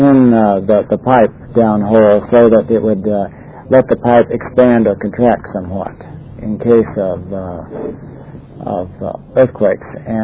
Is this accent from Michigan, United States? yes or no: no; Long Beach, California, United States; born there; I was born in Long Beach Seaside Hospital in 1925. And my parents both came from other areas of the country.